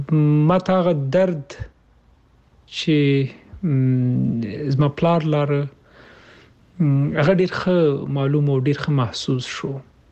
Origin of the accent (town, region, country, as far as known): Kabul, Afghanistan